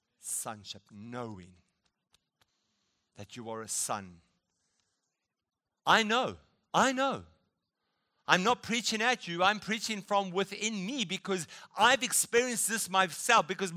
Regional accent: South Africa; now in Perth, Australia; Pauline and I, we came from South Africa. We felt God lead us. We're in Perth at Riverview Bible College.

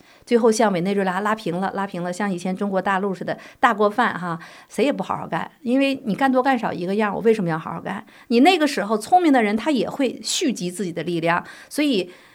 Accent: United States; 我们美国人是不是也要让自己的国家再继续这样大政府的走下去

